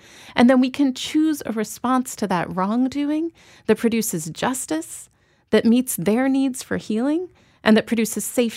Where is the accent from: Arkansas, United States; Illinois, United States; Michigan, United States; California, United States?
Illinois, United States; Chicago; I grew up in Chicago in the time that I now understand historically is when mass incarceration was getting its sea legs.